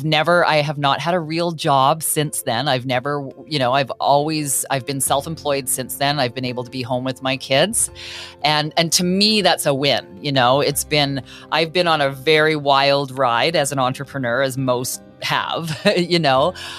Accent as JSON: {"language": "English", "region": "British Columbia", "country": "Canada", "tie": "born or raised there", "said": "So I got started in radio in my hometown and where I currently live. It's in a small town in BC, Canada."}